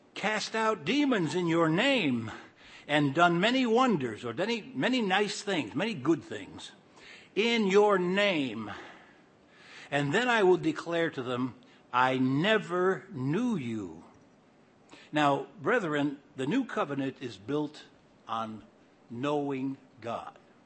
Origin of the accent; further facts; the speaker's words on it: Cleveland, Ohio, United States; On August 2nd, 1980, we were headed for Ohio. Since I was from Cleveland, they asked me to speak in Cleveland.